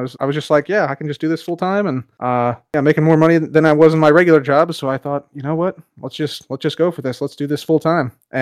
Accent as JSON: {"language": "English", "town": "Chicago", "region": "Illinois", "country": "United States", "said": "I was a fan of the Chicago Cubs baseball team because I'm from Chicago area."}